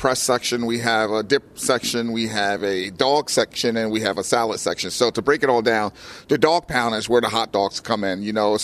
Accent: Camden, New Jersey, United States; being a hometown boy, Camden, New Jersey is my hometown.

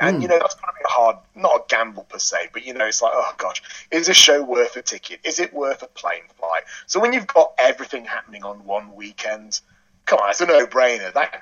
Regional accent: England, United Kingdom; I think thankfully being English has actually weirdly helped me in this.

